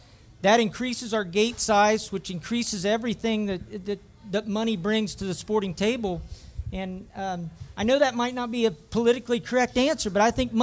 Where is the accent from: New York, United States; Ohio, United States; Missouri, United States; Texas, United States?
Ohio, United States; Oak Hill; I'm a Jackson Countyan, so I'm not far from here. But you know, I grew up in Oak Hill.